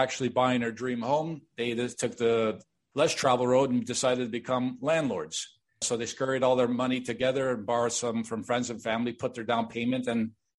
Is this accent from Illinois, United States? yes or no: yes; Chicago, Illinois, United States; I was born and raised in Chicago to immigrant parents who we, along with my younger brother, lived in a one-bedroom apartment in Chicago.